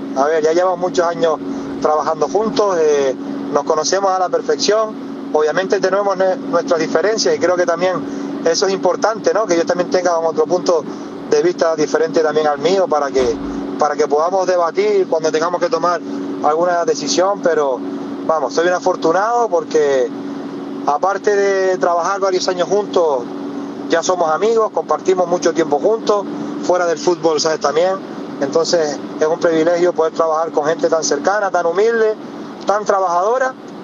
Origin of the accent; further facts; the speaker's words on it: Tenerife, Canary Islands, Spain; obviamente como tinerfeño, pues espero que el fútbol de aquí vaya subiendo